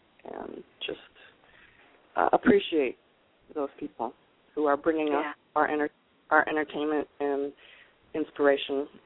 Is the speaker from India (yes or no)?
no; Germany; moved away as an adult; now in United States; Like coming to the States when I was 20 and growing up in Germany, like I get it. I get my dad.